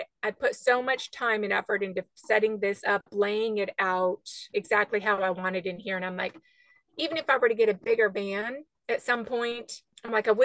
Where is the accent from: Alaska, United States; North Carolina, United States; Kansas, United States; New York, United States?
Alaska, United States; because I grew up in Alaska, off-grid in the wilds of Alaska. There's no roads. We lived in a floating house.